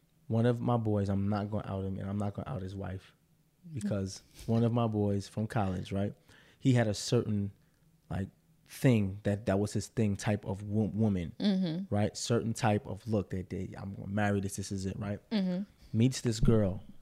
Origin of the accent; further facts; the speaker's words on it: Arkansas, United States; What's up, Mar? And I'm from Arkansas.